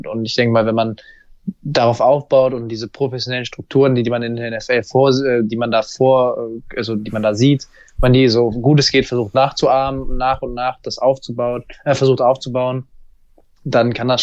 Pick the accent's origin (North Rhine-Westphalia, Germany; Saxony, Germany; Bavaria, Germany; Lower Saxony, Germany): North Rhine-Westphalia, Germany; Cologne; einfach weil es auch meine Heimatstadt ist, beziehungsweise ich wohne nur 15 Minuten von Köln.